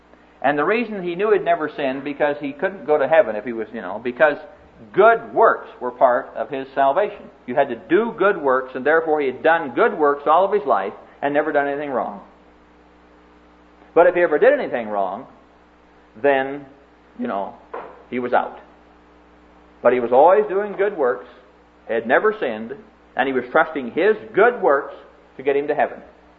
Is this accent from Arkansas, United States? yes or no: no; Neola, Iowa, United States; I'm from Neola, Iowa. You know, Neola, Iowa. That's a small little dinky town out in the middle of Iowa. Well, it's not in the middle, but it's out kind of the southwest corner.